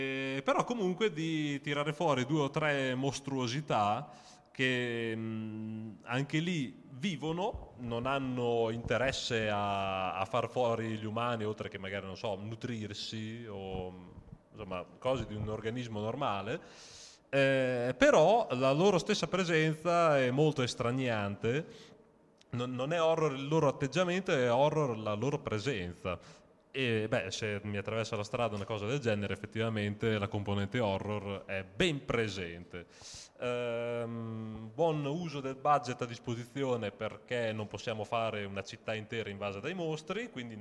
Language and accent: Italian; Po Valley, Italy; born there; sono nato in Valpadana